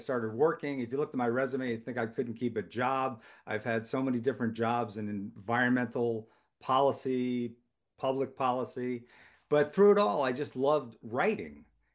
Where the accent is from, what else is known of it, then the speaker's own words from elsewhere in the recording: Long Island, New York, United States; also born or lived in Connecticut; now in Marblehead, United States; And I grew up in Long Island and Connecticut, very close to Long Island Sound.